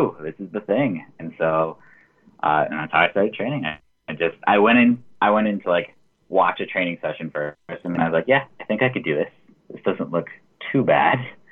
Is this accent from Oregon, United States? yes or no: yes; Baker City, Oregon, United States; But yeah, I'm originally from Baker City, Oregon, in Eastern Oregon.